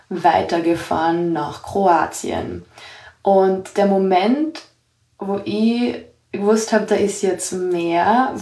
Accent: Austria; ich bin aus Österreich

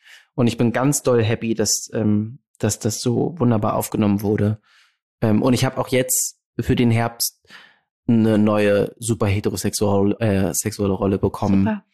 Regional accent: Hamburg, Germany; Ich komme vom Land aus Hamburg. Und bin in einem so sicheren Haushalt groß geworden

